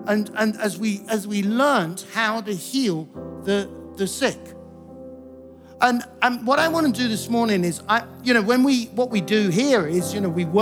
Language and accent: English; England, United Kingdom; Let's forget we're English just for a moment, all right?